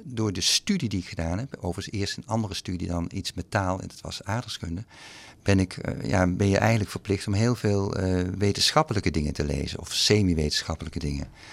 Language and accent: Dutch; Geldermalsen, Gelderland, Netherlands; also born or lived in Amsterdam; now in Boxmeer, Netherlands; Maar ik ben opgegroeid in de Betuwe, Geldermalsen, middelbare school in Tiel. En van daaruit ben ik gaan studeren in Amsterdam. En door mijn vrouw zijn we uiteindelijk in Boxmeer terechtgekomen.